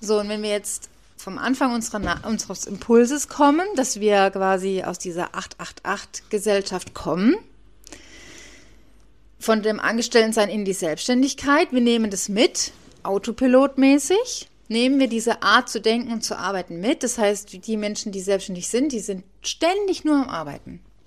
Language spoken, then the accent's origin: German; Heilbronn, Baden-Württemberg, Germany; ich war mal einmal in der Audi in Heilbronn, also in meiner Heimatstadt.